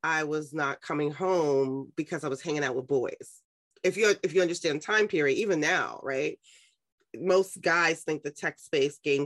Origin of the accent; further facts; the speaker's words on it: New York City, New York, United States; I was raised in Harlem. I'm a Black girl, Harlem, with the projects.